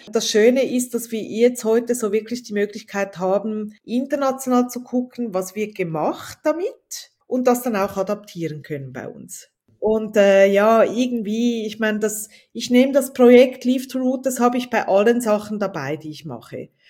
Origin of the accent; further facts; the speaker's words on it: Switzerland; Also das hat man bei euch in Deutschland, bei uns in der Schweiz früher sehr oft gegessen